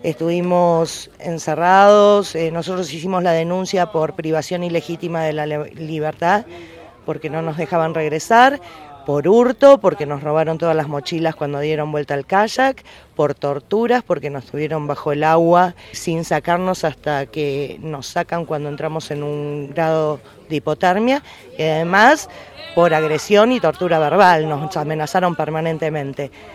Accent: Buenos Aires, Argentina; yo vengo de CABA, de Capital Federal

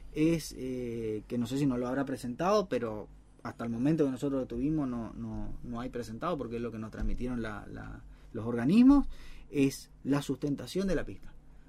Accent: Argentina; Yo, como argentino

